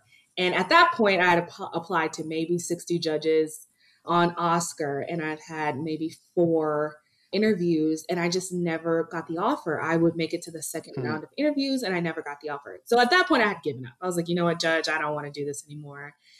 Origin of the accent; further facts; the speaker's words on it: Mississippi, United States; I'm originally from Mississippi.